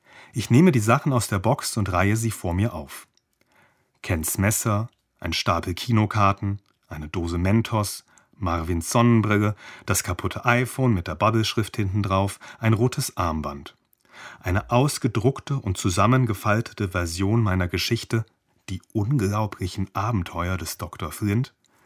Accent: Mainz, Rhineland-Palatinate, Germany; Also ich komme ursprünglich aus Mainz

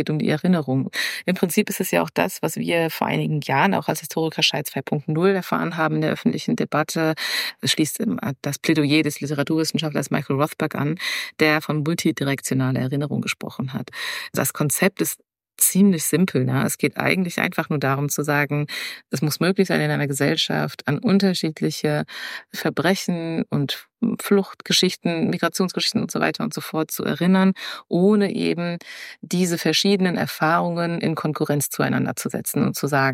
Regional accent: Canada; sondern das gehört zu uns als Kanadier so.

